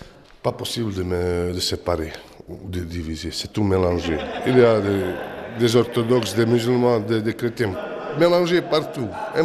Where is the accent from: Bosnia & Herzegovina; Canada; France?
Bosnia & Herzegovina; Central Bosnia; je viens du centre de la Bosnie, où il ne s'est pas passé beaucoup de choses.